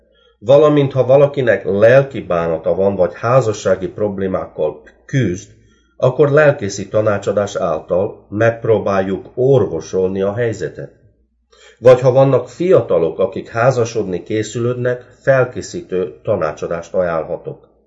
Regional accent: Câmpia Turzii, Cluj County, Romania; also born or lived in Southeast Romania; Aztán első 8 osztályt Erdélyben jártam egy kisebb városban, Aranyosgyéresen, Kolozs megyében.

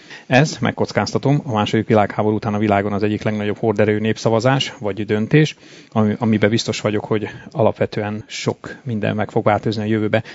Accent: Székely Land, Romania; nem titok a származásom, székely vagyok.

